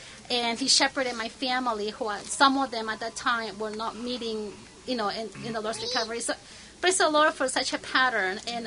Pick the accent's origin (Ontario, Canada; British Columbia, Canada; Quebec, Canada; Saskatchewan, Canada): Ontario, Canada; Toronto; I'm originally from Toronto, so I was excited that there was a couple from Canada.